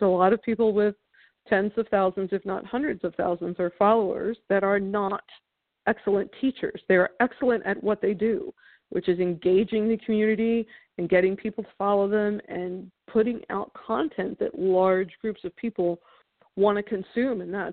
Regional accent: New York, United States; Being a New Yorker, I'm a little more blunt.

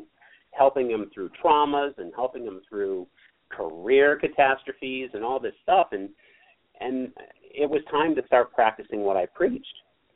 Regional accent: Massachusetts, United States; Well, like we said, I've born and raised in Western Massachusetts, lived there forever.

